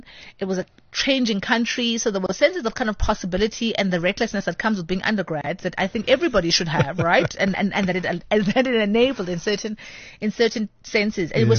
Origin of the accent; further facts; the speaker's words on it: South Africa; On the other hand, I'm a South African. I'm a black South African.